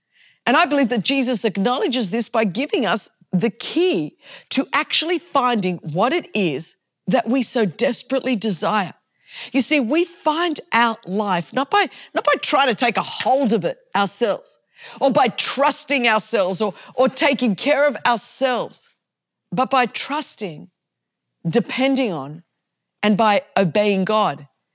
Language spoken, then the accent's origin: English; Sydney, New South Wales, Australia; I grew up in Sydney, Australia, which is a very secular nation. There was never a real Christian subculture because, frankly, there just wasn't enough Christians to create one.